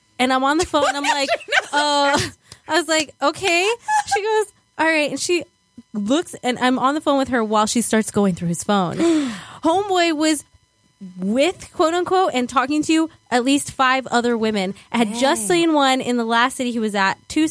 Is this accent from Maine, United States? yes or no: no; Arizona, United States; now in New Jersey, United States; That night at 10 o'clock Arizona time, because I'm from Arizona